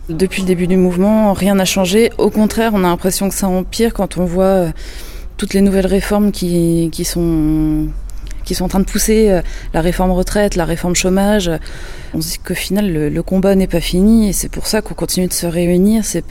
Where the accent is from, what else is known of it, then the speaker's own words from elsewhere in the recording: Brittany, France; now in Rennes, France; À la base, je suis originaire des Côtes d'Armor. Je suis enfant d'agriculteur.